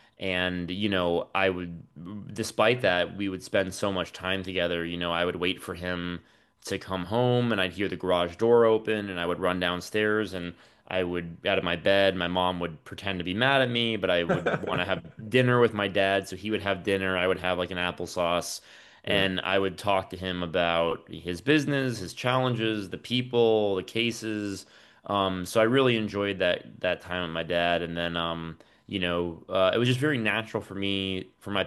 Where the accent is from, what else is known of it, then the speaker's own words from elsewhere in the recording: Florida, United States; And I grew up in South Florida. I currently live in Miami. I just moved back after 17 years gone after high school.